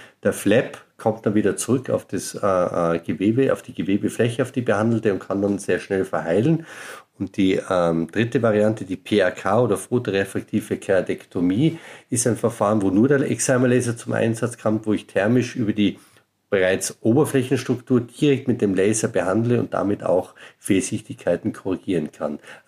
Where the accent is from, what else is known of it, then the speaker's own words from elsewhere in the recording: Austria; Ich war, wie gesagt, lang als Österreicher in Deutschland tätig, in der Augenklinik der LMU München.